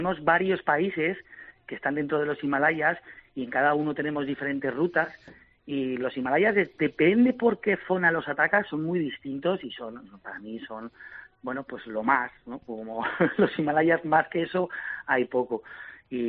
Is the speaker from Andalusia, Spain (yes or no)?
no; Zaragoza, Aragon, Spain; moved away as an adult; now in Benicàssim, Spain; soy de Zaragoza, pero afincado aquí en Benicàssim desde hace 15 años.